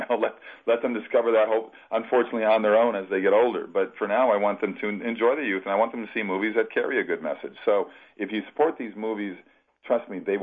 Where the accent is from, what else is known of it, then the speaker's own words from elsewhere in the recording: Minneapolis, Minnesota, United States; I'm from the Minneapolis area.